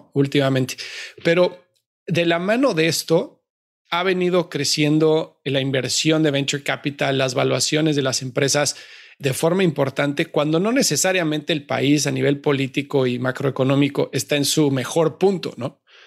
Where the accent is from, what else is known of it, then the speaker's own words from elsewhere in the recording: Mexico; yo soy mexicano